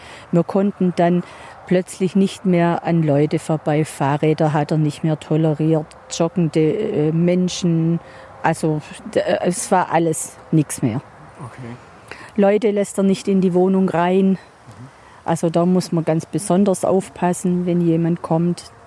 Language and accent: German; Schneidheim, Germany; Aus Schneidheim.